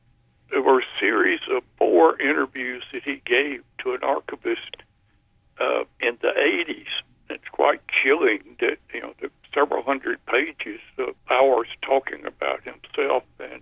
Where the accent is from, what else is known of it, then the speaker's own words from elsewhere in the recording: Mississippi, United States; and I grew up in South Mississippi myself, so I you know, felt like I was, you know, quite comfortable in dealing with the setting.